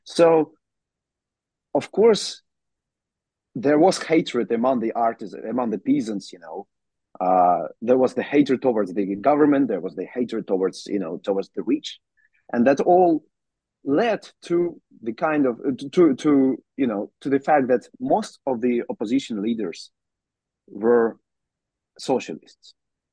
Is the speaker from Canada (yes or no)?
no; Russia; moved away as an adult; also born or lived in Azerbaijan; now in Netherlands; So I'm originally from Azerbaijan. I grew up in Russia. I've spent there basically the first 20 years of my life.